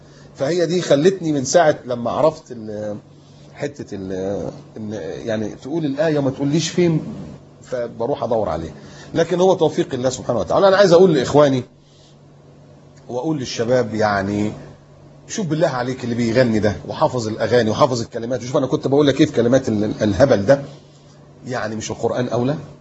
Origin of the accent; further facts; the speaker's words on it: Upper Egypt, Egypt; born there; والدي صعيدي وأنت عارف الصعيدة يعني إيه، انا صعيدي برضو يعني اتولدت في الصعيد بس ما اعرفش فين الجرجة اللي انا اتولدت فيها دي